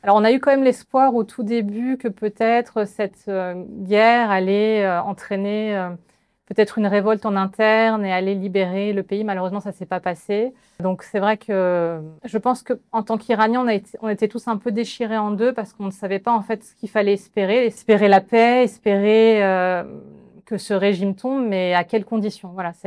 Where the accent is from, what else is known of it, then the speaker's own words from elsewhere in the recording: France; quand je disais que j'étais d'origine iranienne, je sentais la terreur dans les yeux des gens qui me regardaient. Donc, au bout d'un moment, je ne le disais même plus. Je disais non, non, je suis française